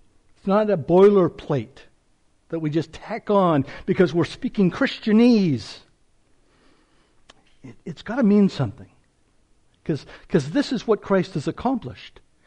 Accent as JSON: {"language": "English", "country": "Canada", "said": "And that comes before our Canadian citizenship. And I love being a Canadian citizen. I really do."}